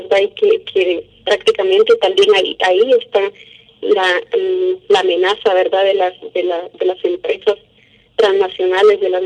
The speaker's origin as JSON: {"language": "Spanish", "country": "Guatemala", "said": "soy de aquí de Guatemala."}